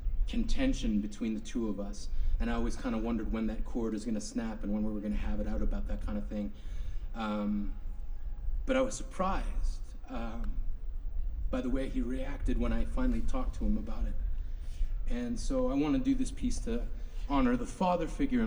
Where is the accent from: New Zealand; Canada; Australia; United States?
Canada; Yellowknife, Northwest Territories; I grew up in Yellowknife, up in Canada's Arctic, going to a Catholic school